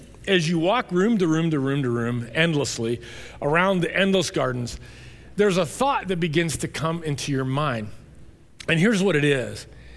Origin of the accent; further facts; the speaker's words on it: United States; Because as an American, that's not something that's foreign to me. That's native to the American experience, isn't it?